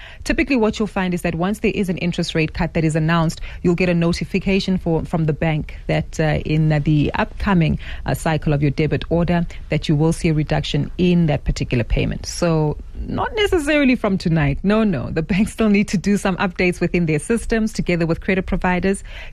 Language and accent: English; South Africa; So that tells us that we as South African consumers are doing our best